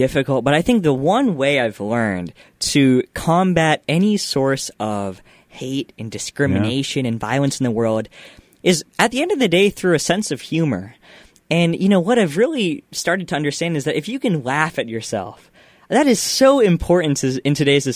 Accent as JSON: {"language": "English", "country": "United States", "tie": "born or raised there", "said": "I'm an American. I've lived in this country my entire life."}